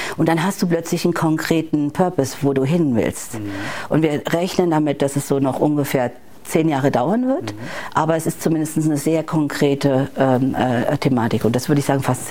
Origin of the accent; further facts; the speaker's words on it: Rhineland-Palatinate, Germany; born there; ich komme ja gebürtig aus Rheinland-Pfalz